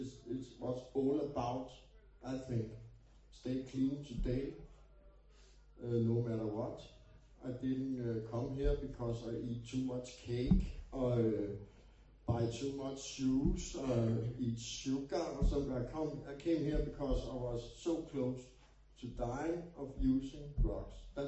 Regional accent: Copenhagen, Capital Region, Denmark; I am from Copenhagen, born there in a normal family

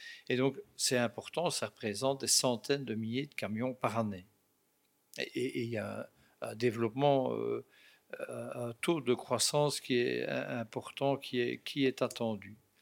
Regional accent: Belgium; chez nous, en Belgique, le télétravail augmente de 10 à 12%

